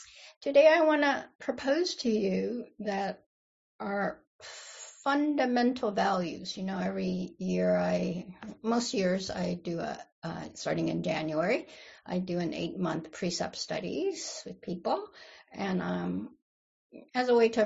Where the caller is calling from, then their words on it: California, United States; I'm zooming in from Southern Pomo, Greaton, Rancheria land.